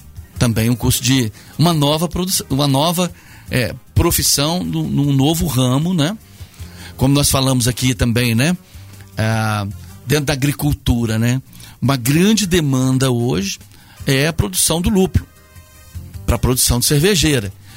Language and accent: Portuguese; Volta Redonda, Rio de Janeiro, Brazil; Eu sou da cidade de Volta Redonda, que é uma cidade média, depois vim morar na cidade de Resende, aqui no sul fluminense, né? E depois vim aqui para essa região aqui da Mantiqueira.